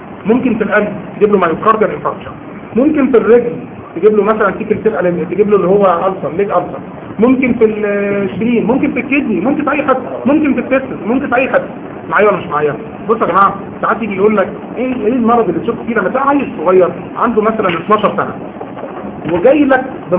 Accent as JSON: {"language": "Arabic", "country": "Yemen", "said": "انا من اليمن وعارفه مش كل اليمنيين يعني"}